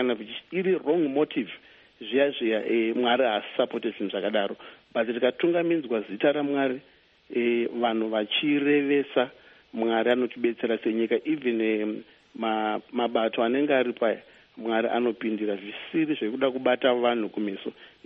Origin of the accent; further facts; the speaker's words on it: Chitungwiza, Harare, Zimbabwe; I was born here in Zimbabwe. I was born in Chitungwiza, where I grew up.